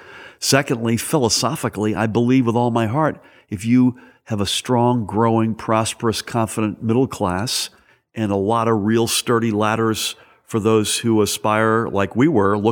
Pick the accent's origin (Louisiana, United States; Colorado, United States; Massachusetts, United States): Massachusetts, United States; So I grew up outside of Boston, a Kennedy Democrat.